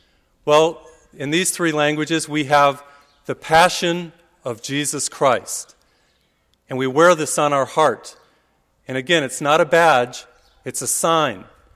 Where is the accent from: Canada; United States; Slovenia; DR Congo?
United States; Springfield, Massachusetts; I grew up in Massachusetts, in Springfield, Massachusetts. So the place that I went to school was the University of Massachusetts.